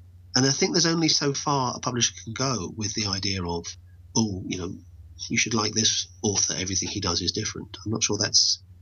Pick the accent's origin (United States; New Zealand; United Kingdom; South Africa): United Kingdom; England; I'm not exactly dead, not technically dead, but, you know, I'm English, so I'm almost there.